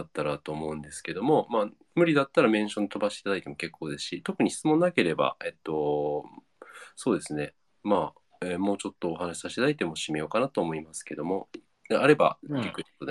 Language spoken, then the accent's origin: Japanese; Kansai, Japan; 僕は関西なんで、